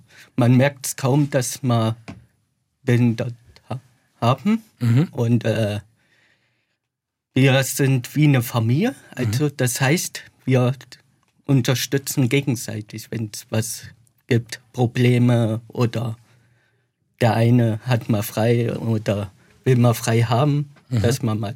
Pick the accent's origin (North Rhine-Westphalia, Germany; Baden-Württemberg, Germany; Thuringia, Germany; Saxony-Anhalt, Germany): Thuringia, Germany; moved away as an adult; Aus Thüringen.